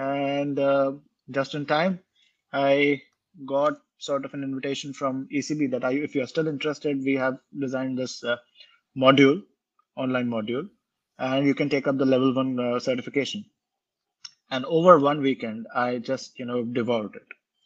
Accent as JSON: {"language": "English", "country": "India", "tie": "born or raised there", "said": "growing up in India, it was pertinent, right? I mean, you play cricket."}